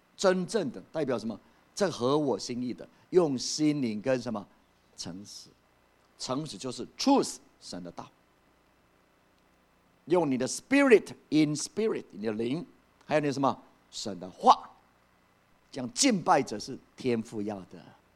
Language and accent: Chinese; Puli, Nantou County, Taiwan; 我从小在埔里长大